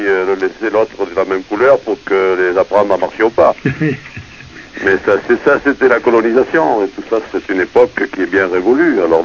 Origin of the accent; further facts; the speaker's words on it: Bordeaux, Nouvelle-Aquitaine, France; born there; vous pouvez dire que j'ai été fabriqué en Chine et je suis né à Bordeaux.